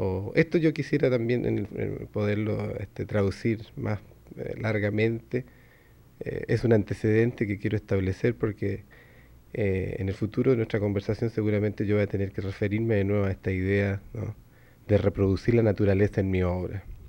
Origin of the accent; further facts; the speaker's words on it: Machalí, O'Higgins, Chile; Mi familia es una familia de pueblo. Yo pasé la mayor parte de mi infancia en Machalí.